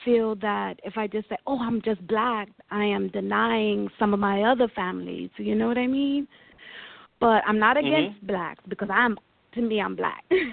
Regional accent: Porto, Porto District, Portugal; first language Portuguese; English is a second language; No, my father's Portuguese, Native American, Irish, and Creole. I was born and raised in Portugal, Porto, Portugal. And my native tongue is Portuguese, yes.

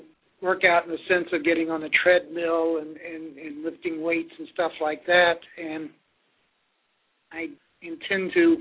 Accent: Arlington, Virginia, United States; now in Columbus, United States; Well, I grew up in Arlington, Virginia. Started college out here in Columbus in 1963.

